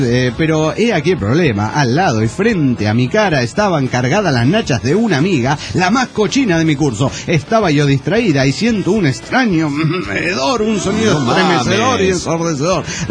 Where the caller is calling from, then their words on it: Tuxtla Gutiérrez, Chiapas, Mexico; de Tuxtla, Gutiérrez, Chiapas, México.